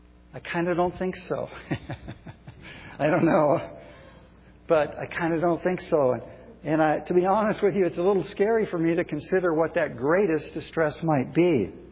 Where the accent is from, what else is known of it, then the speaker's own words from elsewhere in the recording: California, United States; We're from California. Kathy and I know a little bit about earthquakes